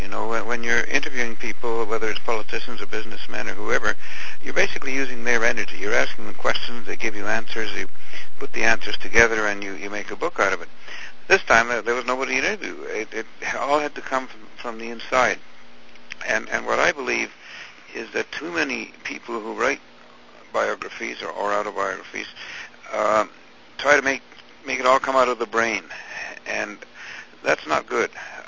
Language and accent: English; Canada; the main motivation at the beginning certainly was to identify myself as a Canadian.